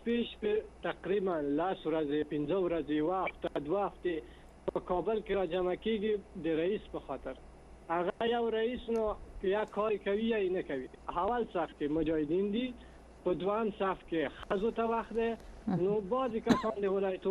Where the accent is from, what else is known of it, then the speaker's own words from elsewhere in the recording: Afghanistan; now in Iran; چون اهل افغانستانم